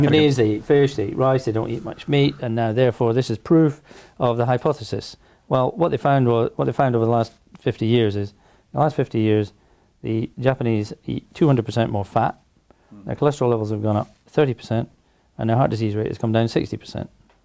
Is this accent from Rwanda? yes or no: no; Scotland, United Kingdom; being a Scotsman, when I was at medical school, Scotland